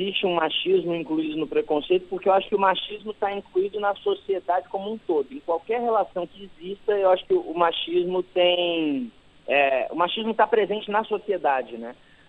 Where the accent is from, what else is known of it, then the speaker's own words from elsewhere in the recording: Palmas, Tocantins, Brazil; Eu não sou do Rio de Janeiro, né? Eu sou de Palmas, Tocantins.